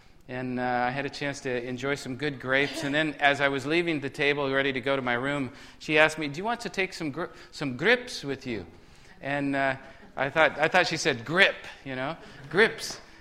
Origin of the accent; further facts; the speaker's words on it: United States; but man, I even understood his humor as an American